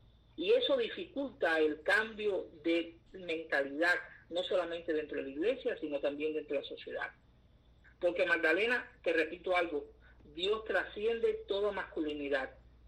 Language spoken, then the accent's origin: Spanish; Cuba; Todos y todas somos cubanos.